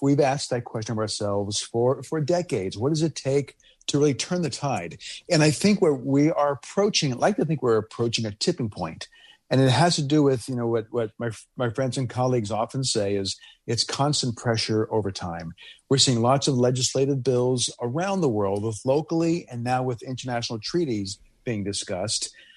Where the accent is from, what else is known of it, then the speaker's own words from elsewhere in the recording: Louisiana, United States; I remember when I was a kid, I grew up in Louisiana back in the late 70s, early 80s. There was an incinerator a few blocks from my house.